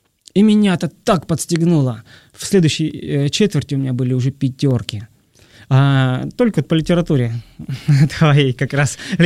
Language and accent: Russian; Trans-Urals, Russia; now in Moscow, Russia; И я, приехав из Зауралья, сдал документы, сдал экзамены все